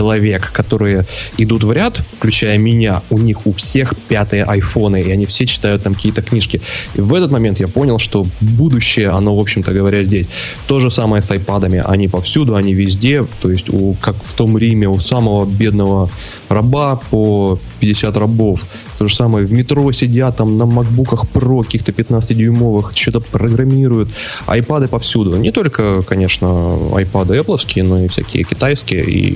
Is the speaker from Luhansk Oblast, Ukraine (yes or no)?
no; Dnipropetrovsk, Dnipropetrovsk Oblast, Ukraine; Я из Киева, но из Днепропетровска.